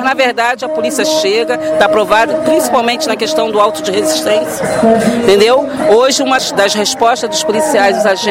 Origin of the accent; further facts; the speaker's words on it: Brazil; enquanto brasileira